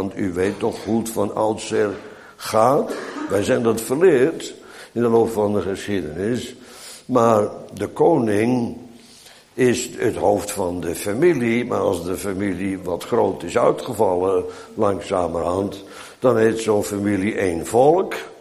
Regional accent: Bodegraven, South Holland, Netherlands; Ik kom uit Bodegraven. Dat werd gebouwd rondom de brug over de Oude Rijn.

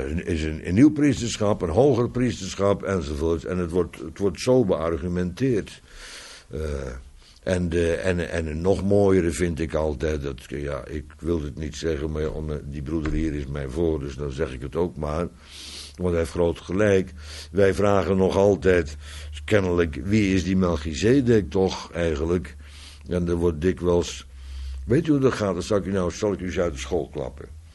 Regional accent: West Netherlands, Netherlands; Maar ja, ik kom uit het Westen, dus ja, wij hebben daar in het Westen hebben wij heel andere uitdrukkingen.

